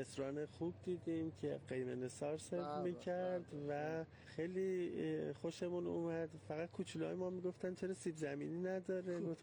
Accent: Urmia, West Azerbaijan, Iran; بله، من اهل ارومیه هستم.

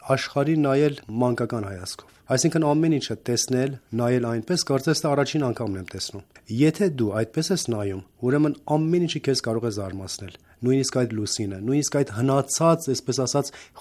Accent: Armenia; now in Iran; նաեւ ես Հայաստանցի եմ, բայց Պարսկաստան, ինչպես ասացի, ավելի հարազատ է։

